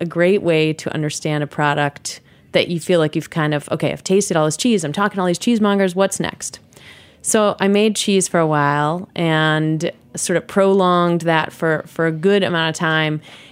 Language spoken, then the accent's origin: English; New York City, New York, United States; And for me, you know, I grew up in New York City. I grew up going to Zabar's, Fairway, you know, living amidst the greats.